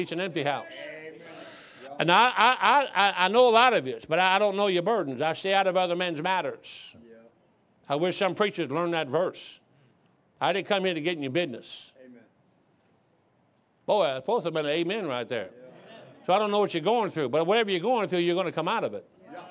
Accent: Detroit, Michigan, United States; No, I'm from Southwest Detroit, man. But I've been all over that place.

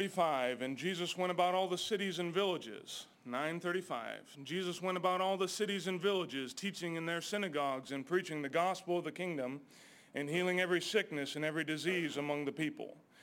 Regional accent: Montana, United States; I'm from Montana, so a long ways away. And it's a good place, you know, some of it.

